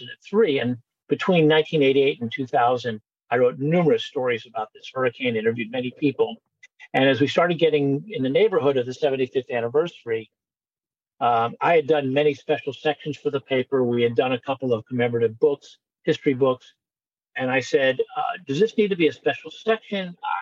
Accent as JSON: {"language": "English", "town": "Miami", "region": "Florida", "country": "United States", "tie": "born or raised there", "said": "One was I thought that growing up in Miami, I knew all about Palm Beach County."}